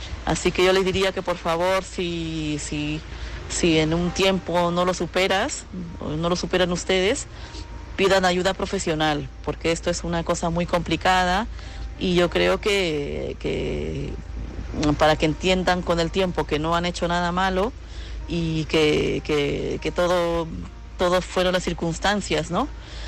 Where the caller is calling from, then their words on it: Madrid, Community of Madrid, Spain; de Madrid.